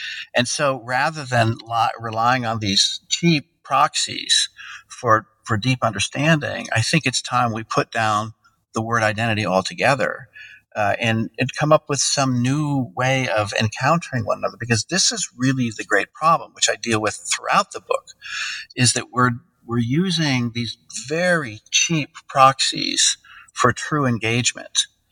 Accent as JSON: {"language": "English", "country": "United States"}